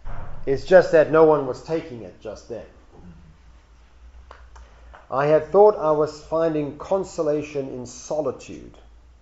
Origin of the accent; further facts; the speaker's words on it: Pacific Northwest, United States; I used to think mine was a Pacific Northwest accent from where I grew up, but then I realized my accent was simply the accent of nowhere.